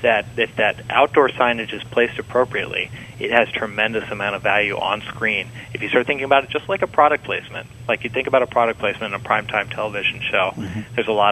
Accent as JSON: {"language": "English", "town": "Cincinnati", "region": "Ohio", "country": "United States", "tie": "born or raised there", "said": "You know, my hometown of Cincinnati, the Great American Ballpark, is just a tremendous example"}